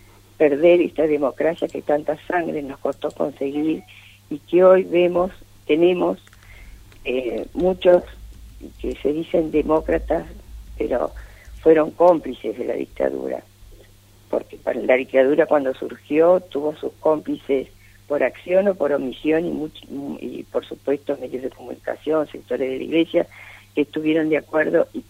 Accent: Argentina

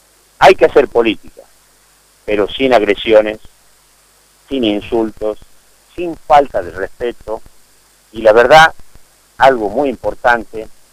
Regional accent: Tucumán, Argentina; Yo, como tucumano

